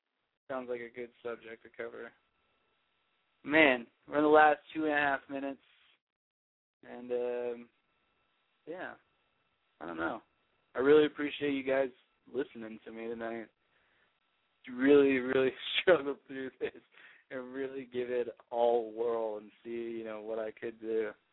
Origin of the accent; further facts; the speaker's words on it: Texas, United States; also Texas-born, Texas-bred, awesome rap.